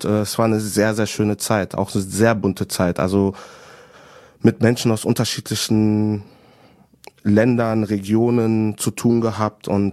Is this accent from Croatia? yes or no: no; DR Congo; also ich bin aus dem Kongo